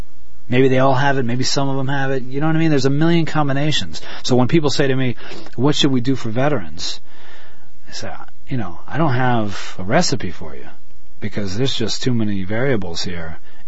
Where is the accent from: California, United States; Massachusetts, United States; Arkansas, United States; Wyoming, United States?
Massachusetts, United States; Northampton; I'm taking my bicycle across the country and going to end up in my hometown of Northampton, Massachusetts, which is Western Mass.